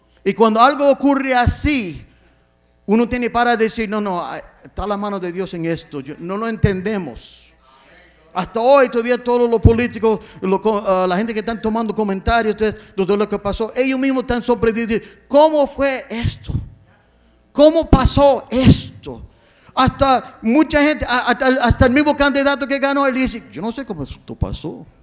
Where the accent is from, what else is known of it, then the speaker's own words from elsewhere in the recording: Gary, Indiana, United States; Y yo soy nacido y criado en Gary, Indiana. No todos los puertorriqueños son de Nueva York o de California, otro sitio, o de Miami. Algunos son de Gary, Indiana. Y ahí es donde yo nací.